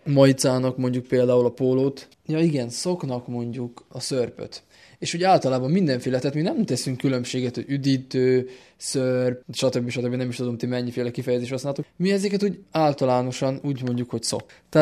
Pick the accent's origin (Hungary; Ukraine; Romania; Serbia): Serbia; Vojvodina; néha viszont határozottan jól esik azt mondani, hogy igen, én Vajdaságból jöttem, szépnek is tartom.